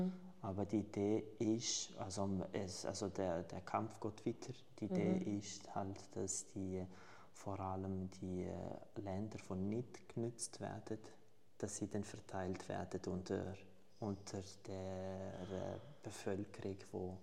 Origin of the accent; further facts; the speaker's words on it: Brazil; German is a second language; Sie sind aus Brasilien und ich bin aus Brasilien. Ich bin in den 80er geboren.